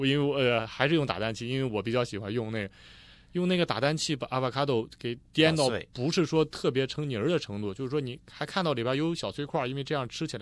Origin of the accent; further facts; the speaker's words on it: Australia; 是我们澳大利亚人这边经常喜欢吃的这个早餐